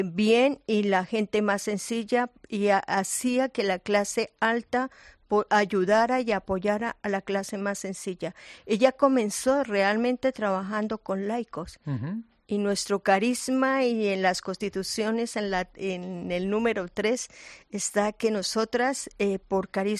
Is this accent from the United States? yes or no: no; Colombia; Yo soy colombiana, sí, soy colombiana.